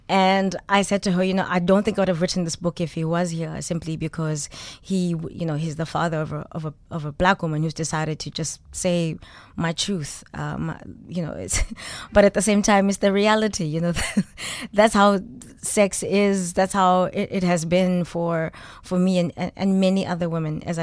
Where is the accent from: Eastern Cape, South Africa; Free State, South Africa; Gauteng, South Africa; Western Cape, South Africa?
Gauteng, South Africa; Soweto; I'm a product of South Africa. This is where I am. I'm from Soweto in Johannesburg, where I had to take a 2-hour taxi ride to go to the other side, which is the northern suburbs